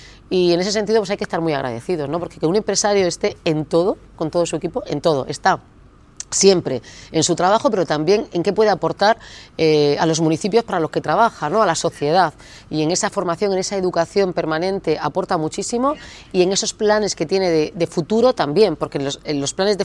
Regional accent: Cartagena, Region of Murcia, Spain; como buen cartagenero, creyendo siempre en las oportunidades que genera el municipio de Cartagena

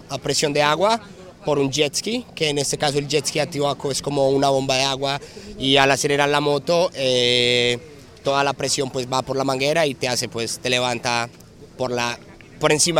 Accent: Colombia; colombiano, aquí pues primera vez en el campeonato de fly ski en España

